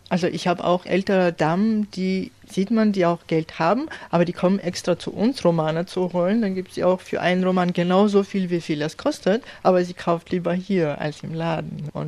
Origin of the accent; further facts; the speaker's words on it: Georgia; now in Berlin, Germany; Ich komme aus Georgien und ich habe aus Georgien 3000 Bücher mitgebracht